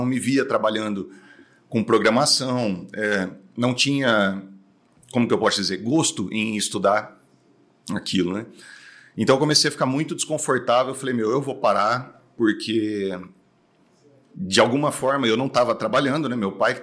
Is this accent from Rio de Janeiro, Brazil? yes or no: no; Porto Ferreira, São Paulo, Brazil; eu nasci e fui criado em Porto Ferreira.